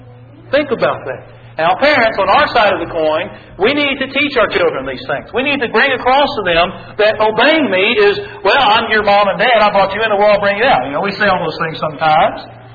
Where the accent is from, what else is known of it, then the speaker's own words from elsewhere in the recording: Texas, United States; When I grew up in Texas, across the street and down the street